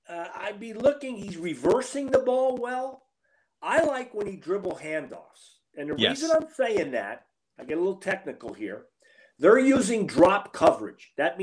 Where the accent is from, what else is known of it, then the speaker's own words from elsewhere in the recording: Boston, Massachusetts, United States; Well, a lot of people know I'm from the Boston area. So the fans were not a surprise to me.